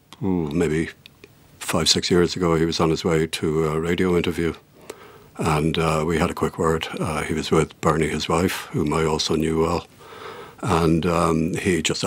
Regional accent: Ireland; I was from the South.

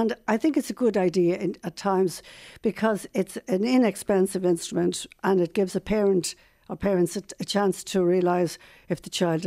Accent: Shankill, Leinster, Ireland; also born or lived in Booterstown; I was born in Shankill and then we spent a lot of time in Booterstown.

